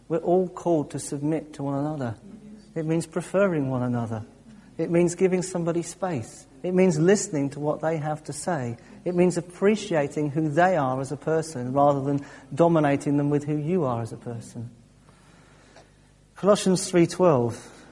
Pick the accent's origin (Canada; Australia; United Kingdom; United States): United Kingdom; England; Oh, I'm so English.